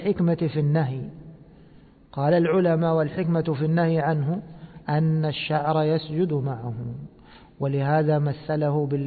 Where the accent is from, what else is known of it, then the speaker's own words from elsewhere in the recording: Egypt; نحن عندنا في مصر في شيء مشهور